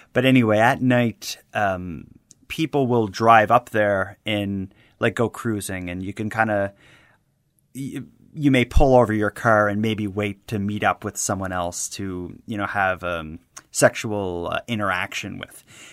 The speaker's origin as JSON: {"language": "English", "town": "Halifax", "region": "Nova Scotia", "country": "Canada", "tie": "born or raised there", "said": "a case from my hometown of Halifax"}